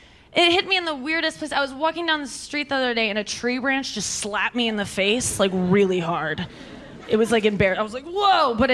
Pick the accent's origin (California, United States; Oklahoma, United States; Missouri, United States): Missouri, United States; I come from Missouri where there are a lot of pro-lifers. They have a lot of billboards.